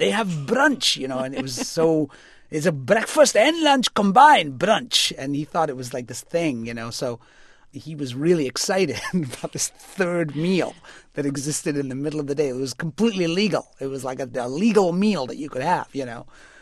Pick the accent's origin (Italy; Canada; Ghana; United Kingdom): United Kingdom; Bradford, Yorkshire and the Humber; now in United States; I grew up on American pop culture, so everything that I fantasized about to get out of the sort of humdrum world of Bradford was about America. So when we decided to move there, I was on the plane.